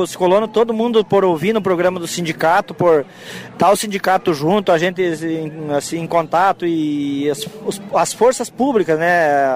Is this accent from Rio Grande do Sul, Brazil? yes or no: yes; Machadinho, Rio Grande do Sul, Brazil; born there; eu sou de uma região, eu sou nascido no Machadinho, onde existe muita erva, que é originária de lá